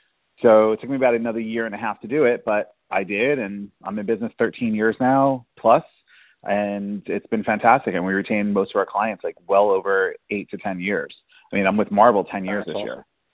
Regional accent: Staten Island, New York, United States; You know, I grew up in Manhattan, well, Staten Island, Manhattan TV district, right?

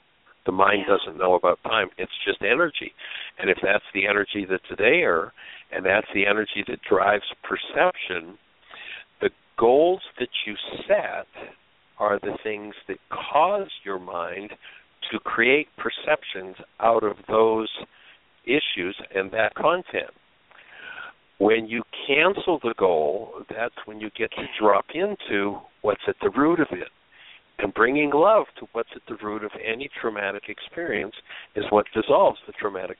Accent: Canada; now in Florida, United States; I was born and raised in Canada, and about almost 40 years ago now, I discovered a place they had in the winter, and I moved south.

